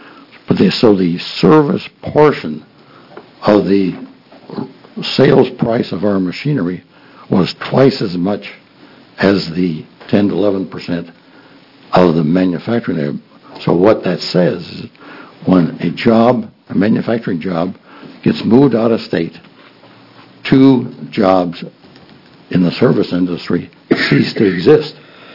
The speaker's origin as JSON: {"language": "English", "town": "Tigard", "region": "Oregon", "country": "United States", "said": "I'm from Tigard."}